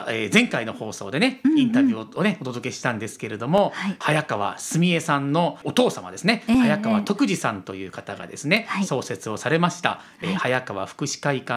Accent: Kansai, Japan; でやはり私はあの関西人なので、値段も気になるところなんですけれども

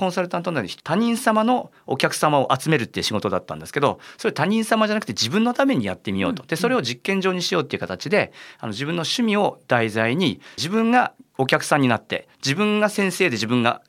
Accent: Chiba, Japan; now in Osaka, Japan; 私はあの千葉県出身でしてですね、で今はあの大阪の方に住んでるんですけれども、子供の頃からずっと関東で育ちまして、大学を出てから関西に来て、でまあちょっと転勤とかで一旦関東に戻ったりしながらまた関西に住んでるという感じなんですけれども

